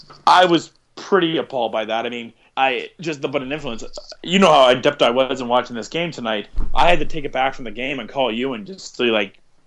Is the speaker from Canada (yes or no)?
yes; Calgary, Alberta, Canada; We're from Calgary.